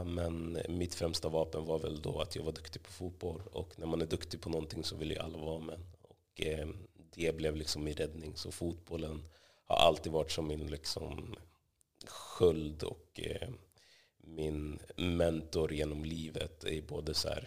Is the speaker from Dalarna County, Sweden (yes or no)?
no; Västerås, Västmanland County, Sweden; Jag växte upp 91 i Västerås, Bäckby. Bäckby kallas väl ofta så här ett problemområde i Västerås, så jag kommer från en förort.